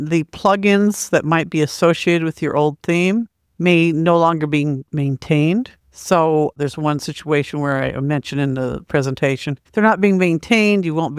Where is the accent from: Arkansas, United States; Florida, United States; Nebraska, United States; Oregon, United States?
Oregon, United States; Portland; I'm from Portland, born and raised here.